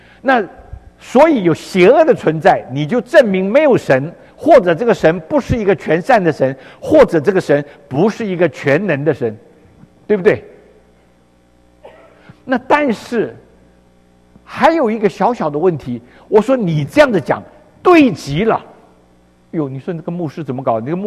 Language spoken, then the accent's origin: Chinese; China; 我们中国人说恶有恶报善有善报，不是不报，时候未到。